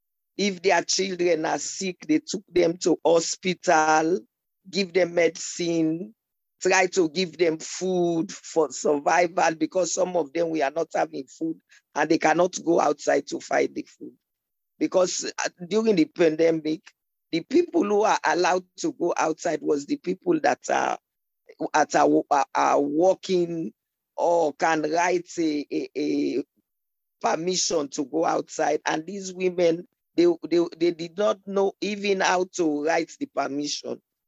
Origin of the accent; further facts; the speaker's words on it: Sierra Leone; and I'm from Sierra Leone.